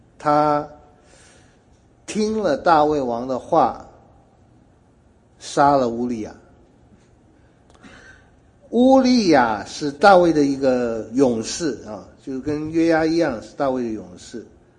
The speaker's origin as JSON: {"language": "Chinese", "country": "China", "said": "这一个提醒了我们中国人说饱暖思淫欲。"}